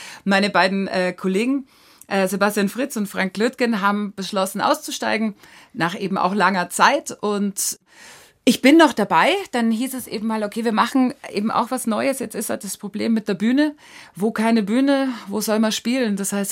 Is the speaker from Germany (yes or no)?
yes; Bavaria, Germany; Ich bin im Prinzip zwischen Hopfengärten aufgewachsen. Ganz am Anfang haben wir selber auch noch ein bisschen einen Hopfen gehabt, bis ich so 4 oder 5 war. Und es ist schön in der Hallertau.